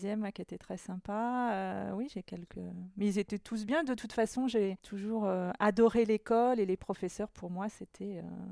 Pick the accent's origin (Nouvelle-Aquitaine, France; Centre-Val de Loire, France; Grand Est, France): Centre-Val de Loire, France; Chartres; De Chartres.